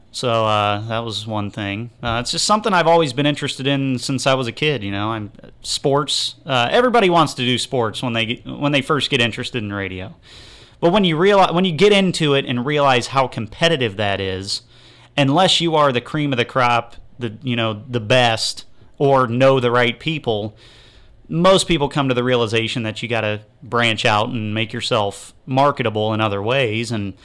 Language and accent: English; Mansfield, Ohio, United States; I'm from Mansfield, born and raised, actually in Ontario